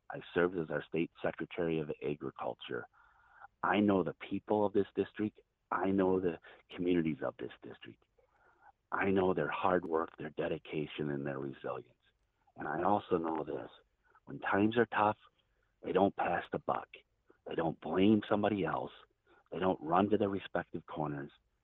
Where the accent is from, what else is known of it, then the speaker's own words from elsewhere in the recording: Wisconsin, United States; I was raised in Western and Central Wisconsin. I was raised on a family dairy farm in Northern La Crosse County.